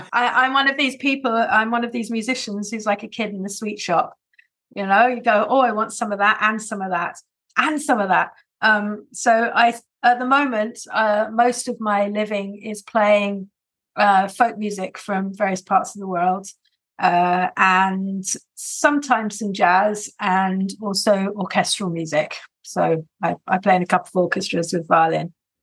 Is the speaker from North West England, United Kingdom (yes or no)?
no; Canterbury, South East England, United Kingdom; I'm from Kent, Canterbury, Kent in England. I was actually born in London, but we moved when I was a toddler down to the southeast. So that's the nearest bit of England to France.